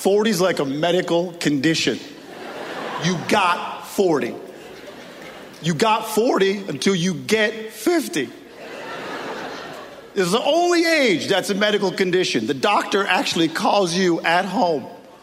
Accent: Newfoundland and Labrador, Canada; I'm from Newfoundland originally, everybody.

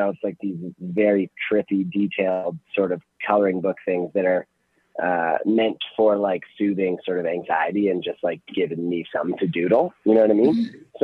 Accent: Toronto, Ontario, Canada; because I've born and raised in Toronto and grew up all over the place.

